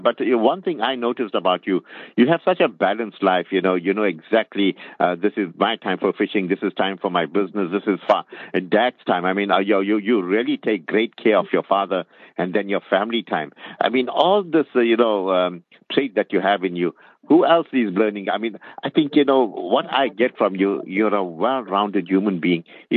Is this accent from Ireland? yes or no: no; South Africa